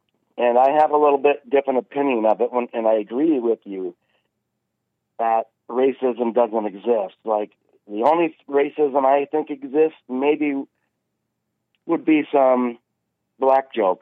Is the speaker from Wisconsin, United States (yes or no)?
yes; Wisconsin, United States; So my hometown is near Chicago, near Milwaukee.